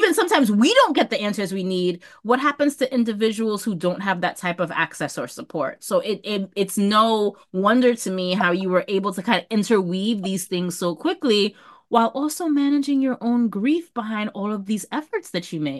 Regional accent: New York City, New York, United States; I grew up in New York City

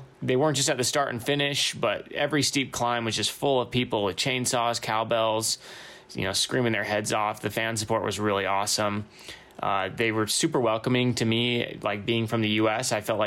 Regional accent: Ogden, Utah, United States; I'm from Ogden, Utah

